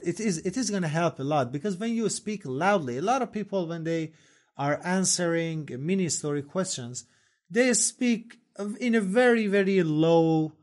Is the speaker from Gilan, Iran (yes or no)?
yes; Rasht, Gilan, Iran; English is a second language; Yeah, I am from Rash. You know, when you come to Rash, people speak loudly. So that's our characteristic. That's why I speak loudly.